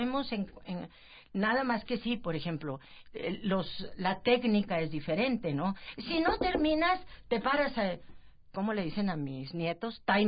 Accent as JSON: {"language": "Spanish", "town": "Monterrey", "region": "Nuevo León", "country": "Mexico", "said": "Yo soy de Monterrey."}